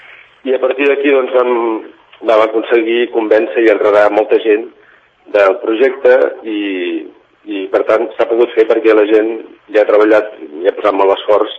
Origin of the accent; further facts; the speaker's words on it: Vic, Catalonia, Spain; jo quan era petit i vivia a Vic